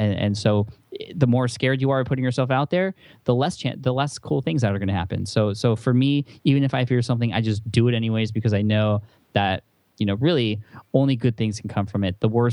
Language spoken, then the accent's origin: English; San Diego, California, United States; we're from San Diego, so we love the beach and stuff.